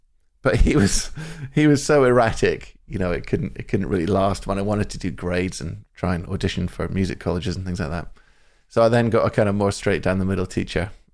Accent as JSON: {"language": "English", "region": "Scotland", "country": "United Kingdom", "tie": "born or raised there", "said": "I grew up in Scotland, central Scotland."}